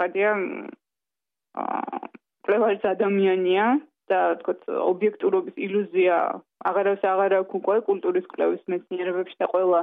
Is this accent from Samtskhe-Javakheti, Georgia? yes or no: no; Tbilisi, Georgia; დავიბადე თბილისში, გავიზარდე თბილისში და ჩემი ცხოვრების უძიდესი ნაწილი ჭიდროდ არის დაკავშირებული ამ ქალაქთან